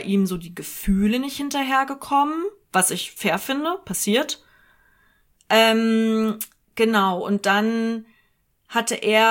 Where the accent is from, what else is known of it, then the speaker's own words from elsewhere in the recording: United Kingdom; accent: British; German is a second language; für meinen kleinen britischen Akzent.